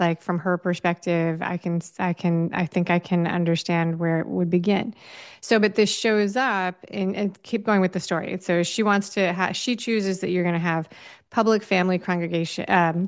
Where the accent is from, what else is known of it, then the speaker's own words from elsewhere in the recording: New York City, New York, United States; moved away as an adult; I grew up in New York City, and when I moved out of the city, I went to college in the Midwest.